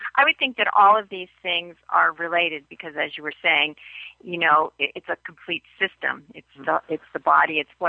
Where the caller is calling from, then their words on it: Boulder, Colorado, United States; I'm calling from Boulder, Colorado.